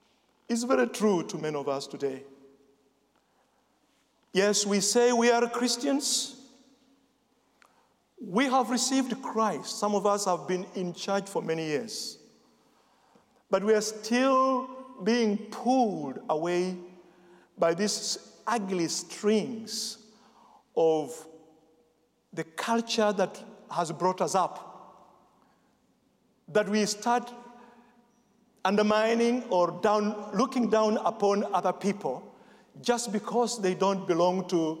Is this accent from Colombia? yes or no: no; Kenya; And in our part of the world, in Kenya, the Quakers that are there, they are evangelicals.